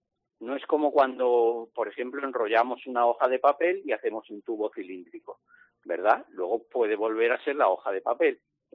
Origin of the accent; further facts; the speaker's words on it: Jaén, Andalusia, Spain; born there; en tierra de Jaén, donde yo nací